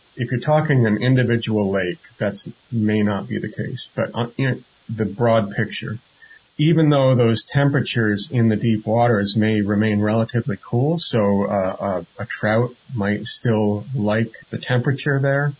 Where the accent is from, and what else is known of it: Northeast, United States